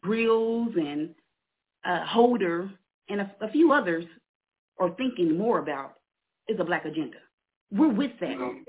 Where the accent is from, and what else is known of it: Kansas City, Missouri, United States